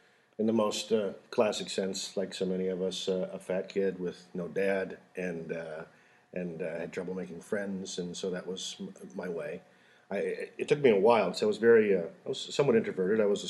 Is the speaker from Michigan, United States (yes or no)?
yes; Battle Creek, Michigan, United States; We were a classic Midwest family. It was a blue-collar family that I came up in. I grew up in Battle Creek, which is a factory town.